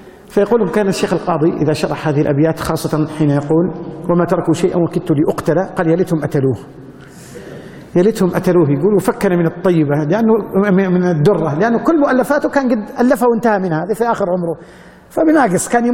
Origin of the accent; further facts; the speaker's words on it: Hijaz, Saudi Arabia; طفش زي ما يقولوا عندنا في الحجاز، يضيع طفش